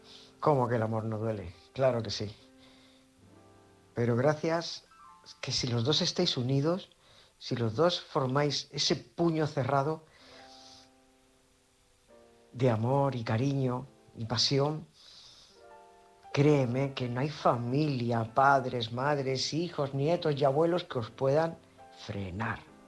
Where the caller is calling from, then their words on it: San Pedro del Pinatar, Region of Murcia, Spain; corresponsal de San Pedro el Pinatar.